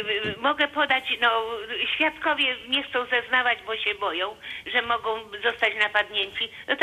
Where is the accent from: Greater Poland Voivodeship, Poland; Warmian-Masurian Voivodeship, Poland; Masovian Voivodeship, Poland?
Masovian Voivodeship, Poland; Warsaw; ja jestem z Warszawy, ale tam mam rodzinę